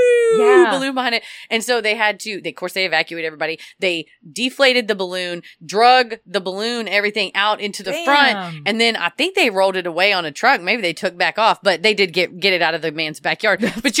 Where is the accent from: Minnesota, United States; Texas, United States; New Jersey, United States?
Texas, United States; Mesquite; It didn't used to be in Plano. It used to be Mesquite, Texas, baby.